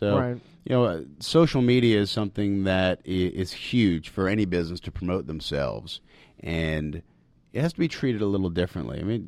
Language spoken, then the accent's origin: English; New York, United States; Try to get back to my roots of being a New Yorker and going to the local deli.